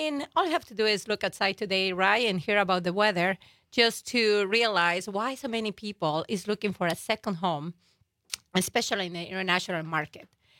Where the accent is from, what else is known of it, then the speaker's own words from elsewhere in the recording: Yucatán, Mexico; now in United States; I'm from Mexico.